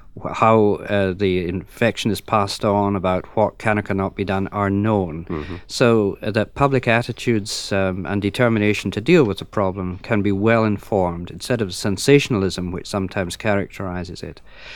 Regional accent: United Kingdom; as you know, I'm from Britain, to think of the British experience

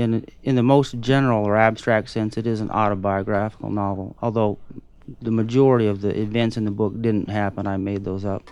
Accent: Midwest, United States; I'm from the Midwest, where we have a lot of tornadoes, and it's sort of routine in the spring and summer

